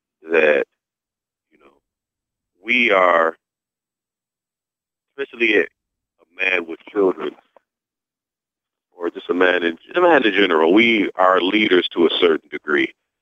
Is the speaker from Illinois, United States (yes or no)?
no; Romulus, Michigan, United States; I grew up just outside of Detroit, a little town called Romulus.